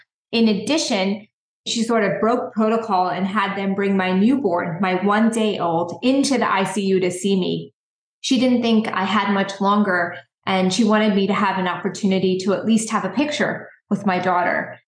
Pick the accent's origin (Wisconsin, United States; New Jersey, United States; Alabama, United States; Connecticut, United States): New Jersey, United States; So I grew up in New Jersey, Central Jersey, and I went to the University of Pennsylvania for my undergraduate work.